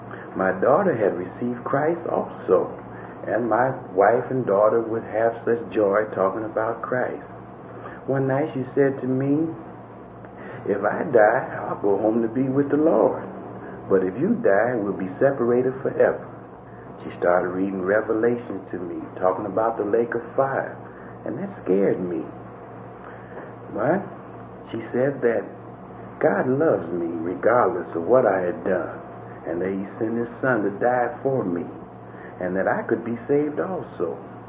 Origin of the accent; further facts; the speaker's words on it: Chicago, Illinois, United States; I was born in Chicago, and I'm the youngest of three children. I was raised by my grandmother, but there was little love in our family.